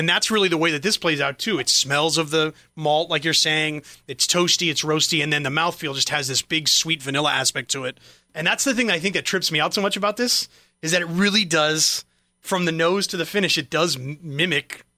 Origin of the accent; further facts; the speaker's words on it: San Jose, California, United States; from High Water Brewing in my hometown of San Jose, California.